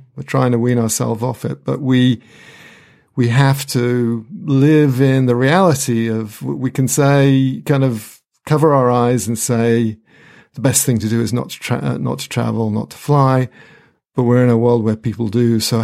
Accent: United Kingdom; accent: British; now in United States; you can hear my British accent, I'm in America.

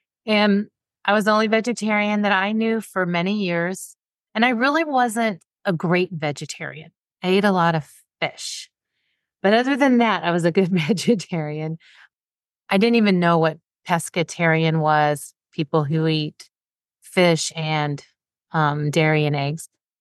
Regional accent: Indiana, United States; I grew up in Southern Indiana. It was on the border of Kentucky. Not a hotbed for progressiveness in any way, shape, or form.

